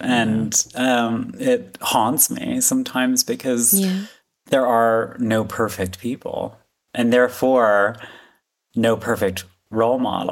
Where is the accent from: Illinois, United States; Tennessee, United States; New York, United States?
New York, United States; Syracuse; I grew up in Syracuse, New York, which I like to call the most glamorous place in America.